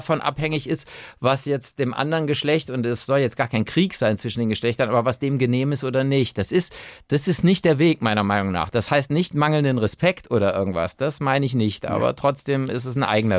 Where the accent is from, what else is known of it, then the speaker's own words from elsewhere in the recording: Rhineland, Germany; also ich bin ja als Rheinländer, wir gelten ja eh als gefühlsduselig